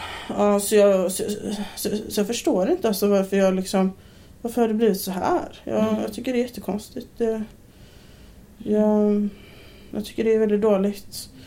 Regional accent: Alingsås, Västra Götaland County, Sweden; also born or lived in Borås / Herrljunga / Jönköping; Jag kommer från Alingsås. Jag föddes i Borås och sen så har jag växt upp i Alingsås. Sen så har jag bott lite i Herrljunga. Bott lite i Jönköping. Vänersborg.

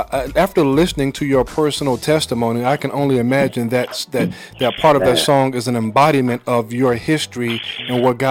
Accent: Brooklyn, New York, United States; I was born and raised in New Bed-Stuy in Brooklyn, New York.

